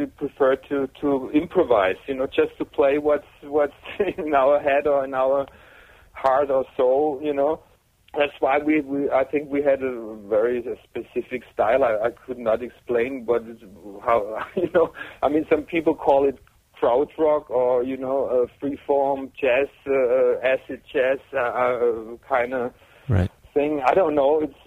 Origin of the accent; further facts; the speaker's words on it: Stuttgart, Baden-Württemberg, Germany; born there; English is a second language; It's near Stuttgart. I'm living. I was born in Stuttgart, But I spend a lot of times in other countries and. But since a few years, I'm back in the area there. It's like 50 miles out of Stuttgart in the countryside.